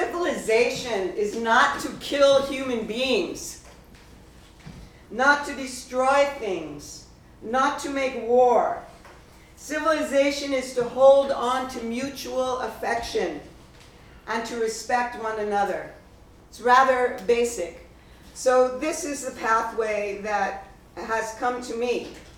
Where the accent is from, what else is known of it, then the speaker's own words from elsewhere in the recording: United States; from the early 1960s when I grew up in the United States, of this country